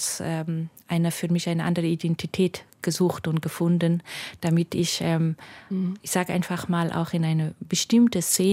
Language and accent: German; Mazar-i-Sharif, Balkh, Afghanistan; German is a second language; Also meine Mutter ist aus Kabul, mein Vater ist aus Herat, und wir sind in Mazar-i-Sharif aufgewachsen. Und es war eine Stadt, ich würde von heutigen Zeit sagen, Vielfalt. Mhm. Wir hatten verschiedene Kulturen da, in der Schule waren verschiedene Sprachen.